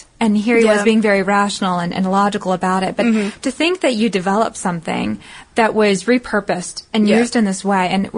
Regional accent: the South, United States; accent: southern

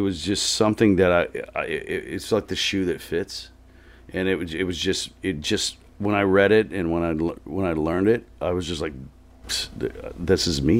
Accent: Oklahoma, United States; also born or lived in Texas; I grew up mostly in Oklahoma and Texas.

